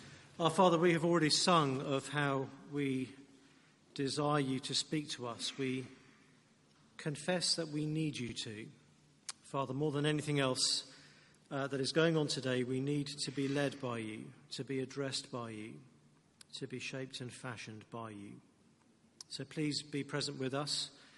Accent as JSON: {"language": "English", "town": "Maidenhead", "region": "South East England", "country": "United Kingdom", "said": "I live in Maidenhead. It's in Berkshire."}